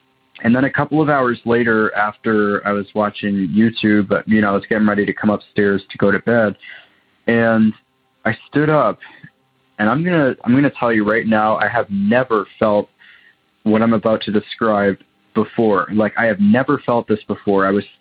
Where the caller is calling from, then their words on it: Waterloo, Ontario, Canada; I'm calling from Waterloo, Ontario, Canada.